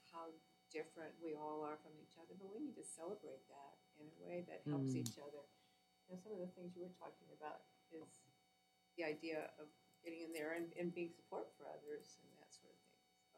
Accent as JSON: {"language": "English", "town": "Fairbanks", "region": "Alaska", "country": "United States", "tie": "born or raised there", "said": "I was born and raised here in Fairbanks over at Denali State Bank, which used to be the hospital."}